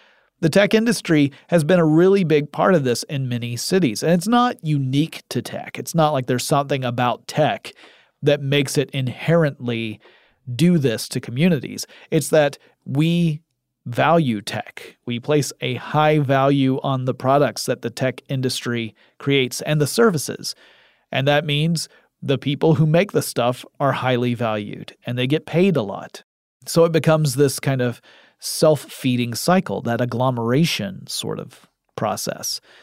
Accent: Atlanta, Georgia, United States; The leader of the pack is my hometown of Atlanta.

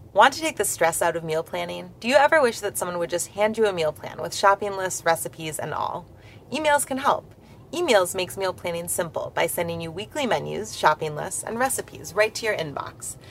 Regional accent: Chicago, Illinois, United States; So I grew up in Chicago when I was in high school, so I'm always really interested in hearing about what's going on in food there.

